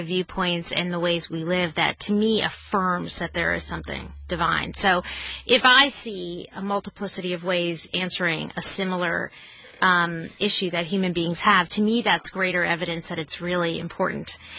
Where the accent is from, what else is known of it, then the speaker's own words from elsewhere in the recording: East Coast, United States; now in Texas, United States; because I was raised on the East Coast. And then when I came down here, you know, I'm raising Jewish kids in Texas.